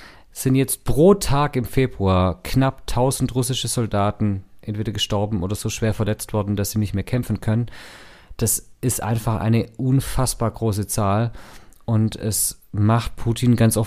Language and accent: German; Stuttgart, Baden-Württemberg, Germany; da ich da aufgewachsen bin, bin ich praktisch im Schatten dessen aufgewachsen.